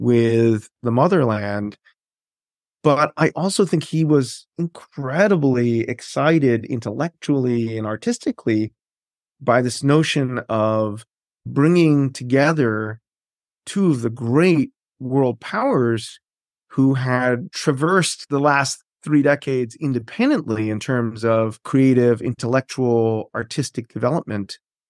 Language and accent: English; New York, United States; And it's interesting because we grew up and lived in Greenwich Village